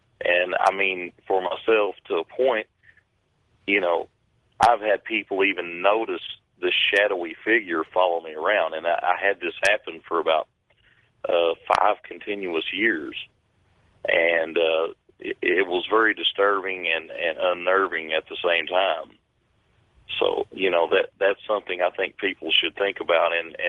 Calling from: Kentucky, United States; I'm calling from Kentucky

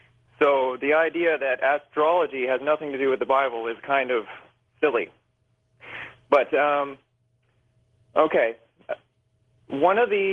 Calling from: Toronto, Ontario, Canada; from Toronto.

